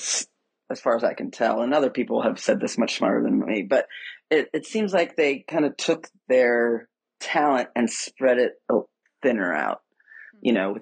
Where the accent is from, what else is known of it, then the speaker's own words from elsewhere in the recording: New York, United States; born there; I have no particular tie to the Giants, but like I was born in New York.